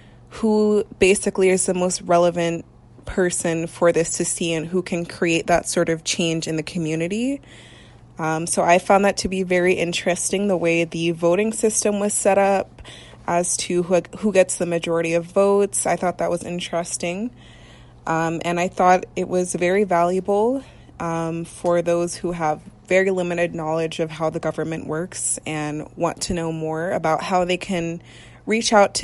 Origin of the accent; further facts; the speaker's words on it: United States; As an American, it was interesting to see how the Canadian government is set up